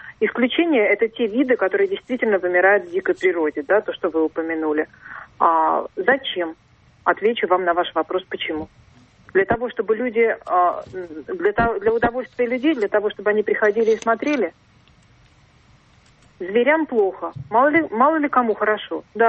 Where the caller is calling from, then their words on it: Moscow, Russia; я звоню из Москвы.